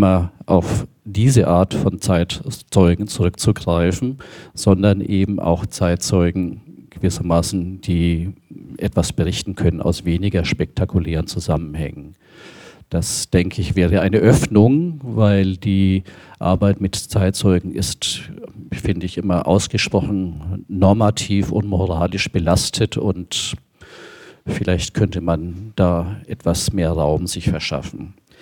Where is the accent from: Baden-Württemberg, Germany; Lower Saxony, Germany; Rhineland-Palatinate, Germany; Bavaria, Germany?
Bavaria, Germany; Nuremberg; ich bin in Bayern aufgewachsen, habe dort auch studiert, komme aus Nürnberg und war 1968 Zeitzeuge, als der erste FC Nürnberg deutscher Meister wurde.